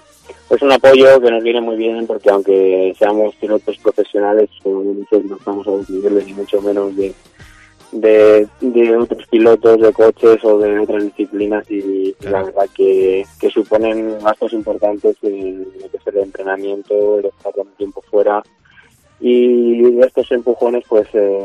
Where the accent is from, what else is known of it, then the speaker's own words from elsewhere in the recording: Salamanca, Castile and León, Spain; poder relucir mi ciudad, Salamanca. Ya llevo varios años haciéndolo con la marca Vijuelo, con la marca de mi pueblo